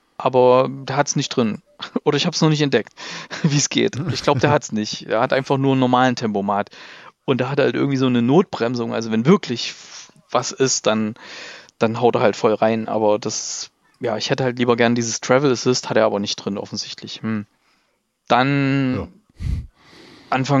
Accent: Stuttgart, Baden-Württemberg, Germany; Und wir sind ja aus Stuttgart, wir nehmen ja einen Podcast immer in Stuttgart auf

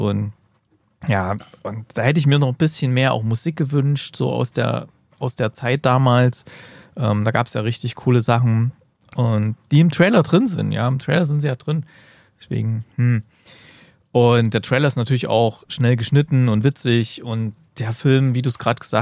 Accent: East Germany, Germany; speziell für mich als jemand, der da groß geworden ist im Osten.

